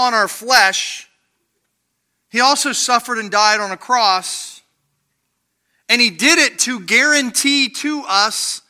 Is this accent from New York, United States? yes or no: no; Ohio, United States; I'm from Ohio. We did a lot of sled riding.